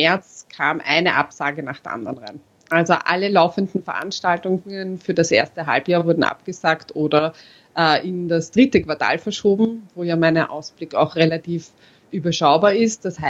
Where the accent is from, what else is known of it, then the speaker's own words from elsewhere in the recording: Austria; born there; habe als geborener Österreicher den Unterschied zwischen Aktien und Anleihen nicht gekannt